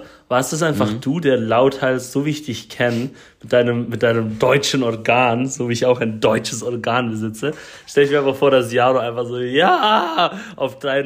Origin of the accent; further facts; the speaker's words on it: Switzerland; so als Schweizer